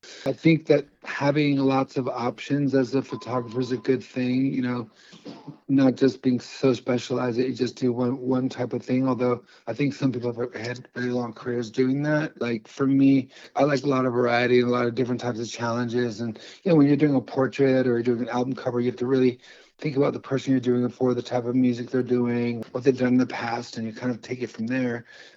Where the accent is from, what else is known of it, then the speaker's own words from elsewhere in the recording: Connecticut, United States; as I grew up in Connecticut. So I'm looking forward to coming back.